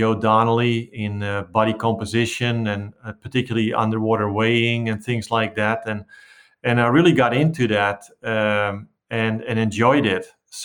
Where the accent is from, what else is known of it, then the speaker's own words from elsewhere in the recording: North Holland, Netherlands; now in United States; Born and raised in the Netherlands, just a little south of Amsterdam